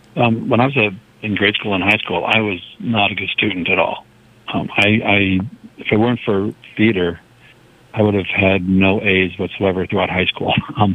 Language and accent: English; Missouri, United States; now in Minnesota, United States; Well, I was raised in Missouri. Mm-hmm. I came here to go to college, and I just fell in love with it.